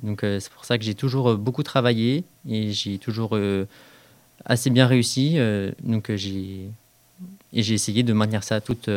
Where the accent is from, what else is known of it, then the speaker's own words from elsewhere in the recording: Beaune, Bourgogne-Franche-Comté, France; Alors moi, je suis originaire de Bourgogne et j'ai fait mon lycée au lycée polyvalent Clomère dans la ville de Beaune, en Côte d'Or.